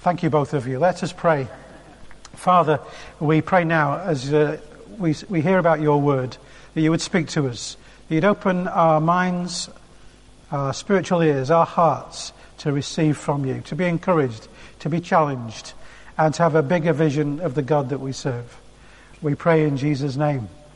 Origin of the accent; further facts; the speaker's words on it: Blackpool, North West England, United Kingdom; I grew up in Blackpool